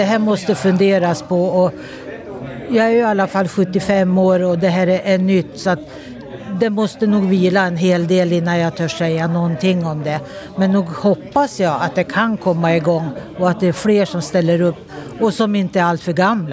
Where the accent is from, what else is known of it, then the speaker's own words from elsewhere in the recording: Fagersta, Västmanland County, Sweden; now in Engelsberg, Sweden; och jag är från Fagersta, eller vi bor i Engelsberg men tillhör ju Fagersta-regionen.